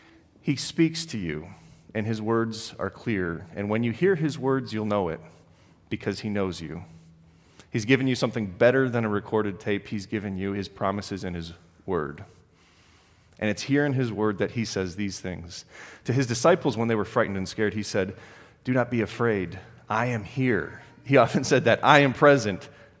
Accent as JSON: {"language": "English", "region": "Oklahoma", "country": "United States", "tie": "born or raised there", "said": "They lived in Minnesota. I grew up in Oklahoma."}